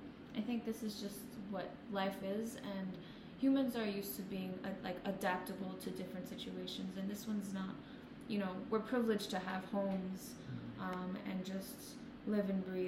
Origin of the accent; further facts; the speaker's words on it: Bronx, New York, United States; first language English; I'm born and raised in the Bronx.